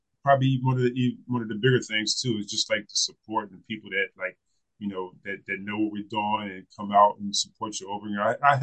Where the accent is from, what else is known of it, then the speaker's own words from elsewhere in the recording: Wilmington, United States; people that know us know that we're from Wilmington.